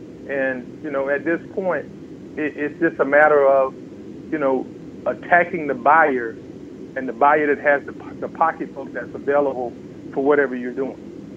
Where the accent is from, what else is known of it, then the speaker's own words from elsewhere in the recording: Jacksonville, Florida, United States; And, you know, I'm from Jacksonville, Florida. I went to Davidson College in North Carolina there.